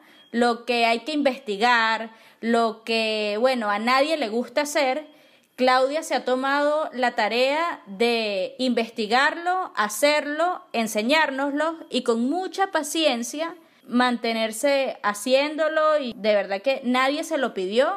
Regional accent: Venezuela; lo que nos compete a nosotros como venezolanos.

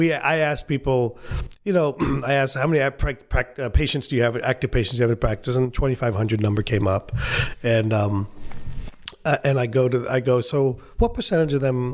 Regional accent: India; I'm an Indian, I don't like to spend money.

